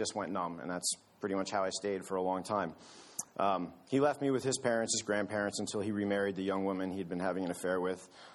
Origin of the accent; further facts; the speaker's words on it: Michigan, United States; born there; I was born in Michigan, and my parents were divorced before I can remember.